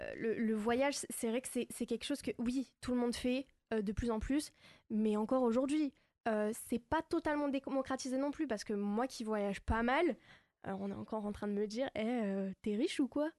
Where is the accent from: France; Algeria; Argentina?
Algeria; moi, je suis algérienne, donc voilà, je défends mon pays.